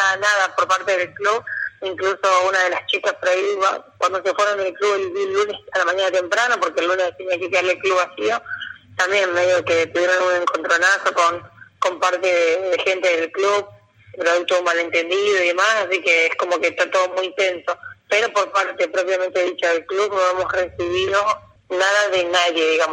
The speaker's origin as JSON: {"language": "Spanish", "region": "Santa Fe", "country": "Argentina", "said": "Incluso yo, por ejemplo, en particular, soy de Santa Fe Capital"}